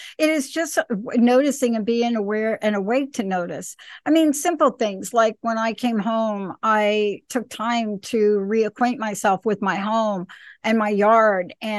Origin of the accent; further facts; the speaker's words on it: East Coast, United States; I mean, I grew up on the East Coast where Linda lives is absolutely gorgeous.